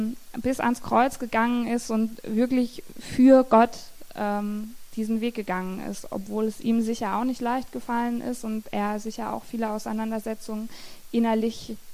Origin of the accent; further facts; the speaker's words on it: Stuttgart, Baden-Württemberg, Germany; Irgendwie kamen wir dann in Stuttgart auf die Kirche und das war dann zufälligerweise genau die Kirche, in der ich eben im Kindergottesdienst früher war.